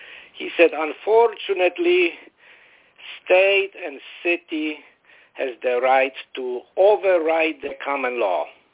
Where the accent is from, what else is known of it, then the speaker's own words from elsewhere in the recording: Florida, United States; Hi, John. … from Florida.